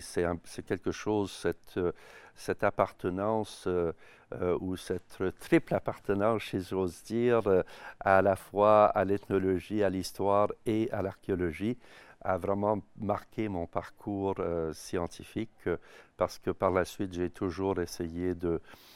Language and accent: French; Canada; bien, je suis Canadien d'origine.